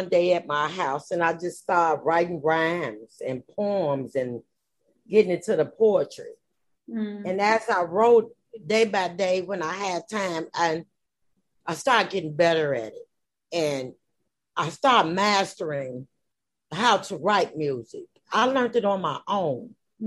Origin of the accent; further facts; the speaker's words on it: Chicago, Illinois, United States; I grew up in Chicago, Illinois, in the Robert Taylor Homes. Those are the projects in Chicago